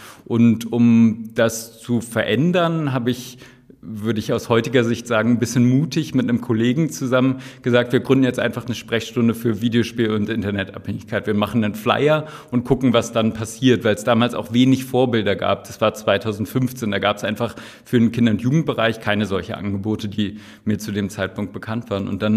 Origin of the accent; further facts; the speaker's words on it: Berlin, Germany; also born or lived in Göttingen; Ich bin gebürtiger Berliner und habe es nur einmal aus Berlin rausgeschafft zum Studium. Bin ich nach Göttingen gegangen und habe da 5 Jahre verbracht und bin dann aber wieder auch zurück nach Berlin gekommen